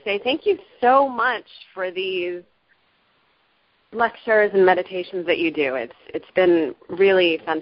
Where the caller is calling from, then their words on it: Los Angeles, California, United States; Los Angeles.